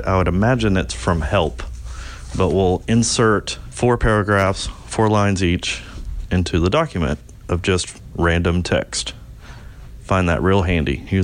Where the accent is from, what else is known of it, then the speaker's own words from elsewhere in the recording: Texas, United States; I'm from Texas.